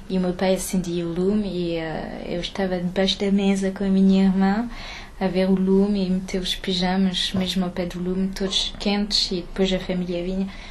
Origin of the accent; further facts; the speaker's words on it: Portugal; now in Paris, France; eu vivo em Paris, mexe-se muito culturalmente e encontramos muitas pessoas. E como sou também português, as duas.